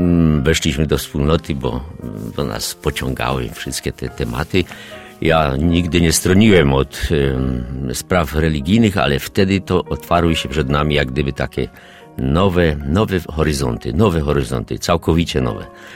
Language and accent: Polish; Silesian Voivodeship, Poland; ja pochodzę z Górnego Śląska, z najstarszej parafii chyba, ponad 1000-letniej